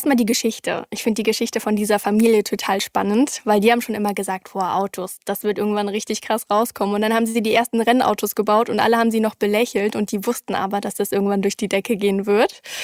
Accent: Brandenburg, Germany; ich bin halt in Brandenburg groß geworden

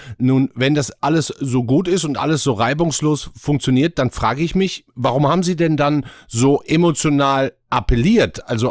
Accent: Duisburg, North Rhine-Westphalia, Germany; das ist meine Heimatstadt. Das ist meine Heimatstadt.

